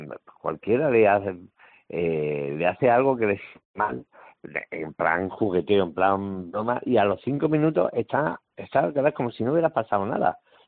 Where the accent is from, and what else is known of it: Jaén, Andalusia, Spain; born or raised there; also born or lived in Málaga